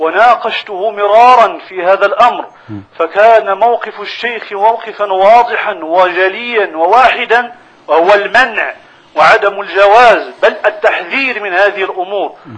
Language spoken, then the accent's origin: Arabic; Morocco; بلادنا المغرب